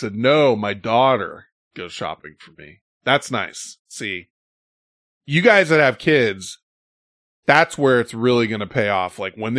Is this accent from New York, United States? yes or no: no; Minnesota, United States; I'm from Minnesota, but I'm from Minnesota.